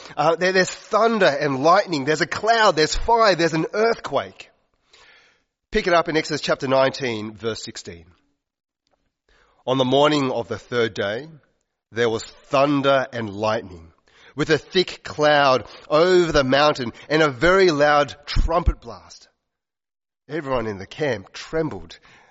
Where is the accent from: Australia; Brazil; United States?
Australia; being Australian does make a difference. It's who we are. It's what's on our passport. It's our citizenship.